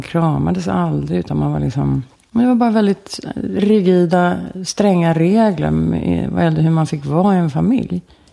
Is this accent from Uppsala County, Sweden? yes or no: no; Stockholm, Stockholm County, Sweden; jag är ju Brommabarn, så det här, jag kommer ju tillbaka till mina hemtrakter.